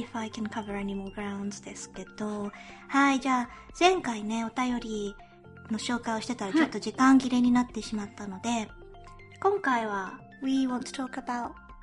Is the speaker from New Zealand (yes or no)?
no; England, United Kingdom; born or raised there; also born or lived in Japan; now in London, United Kingdom